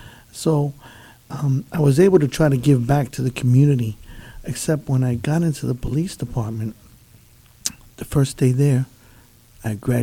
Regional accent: New York City, New York, United States; Well, I grew up in the South Bronx, back in the Grand Concourse on 167th, and went to Cardinal Hayes High School and so forth. And being a young white Latino, you get into a lot of fights.

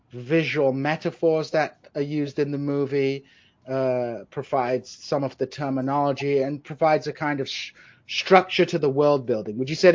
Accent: United Kingdom; I suppose I would interpret that way, being born and raised in Britain.

